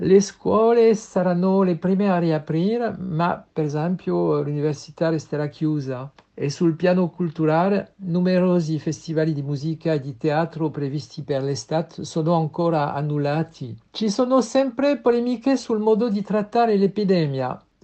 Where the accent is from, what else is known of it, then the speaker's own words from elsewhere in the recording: France; Italian is a second language; sono un francese di 68 anni.